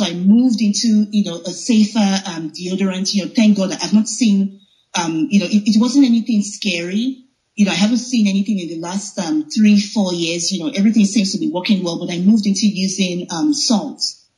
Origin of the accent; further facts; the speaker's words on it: Nigeria; now in Canada; now I'm settled in Canada, you know, I am from Nigeria, but I'm settled in Canada.